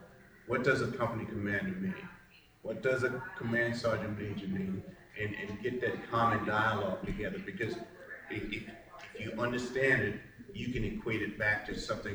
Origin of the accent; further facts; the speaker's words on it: New York City, New York, United States; I told some of my panel members a story about I'm from New York City, and I went home